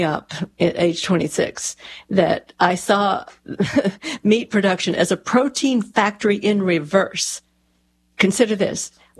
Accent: Texas, United States; When I moved from meat, you know, I grew up in Texas, cowtown, right?

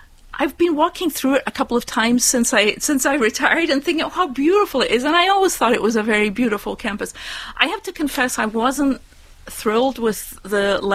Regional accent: Scotland, United Kingdom; Well, I grew up in the United Kingdom.

